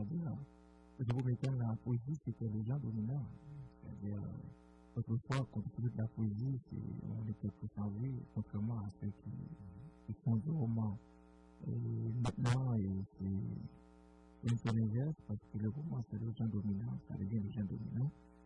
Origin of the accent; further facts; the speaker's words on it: Haiti; Par exemple, moi je viens d'Haïti.